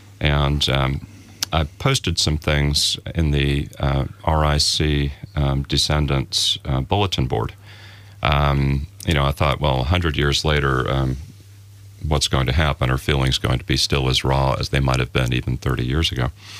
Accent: New York, United States; and I grew up in New York. My family's Irish-American, Roman Catholic, and during my childhood, I knew the barest outline of the story

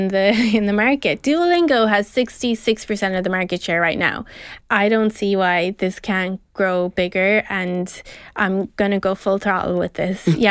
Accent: Tralee, Munster, Ireland; because I grew up in Trulli, and that's where the idea came from.

